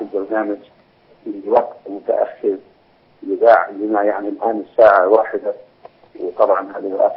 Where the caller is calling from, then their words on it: Bahrain; وانا متابع ليه من البحرين